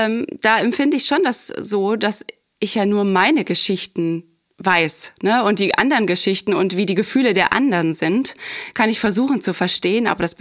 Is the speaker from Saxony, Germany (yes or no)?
yes; Saxony, Germany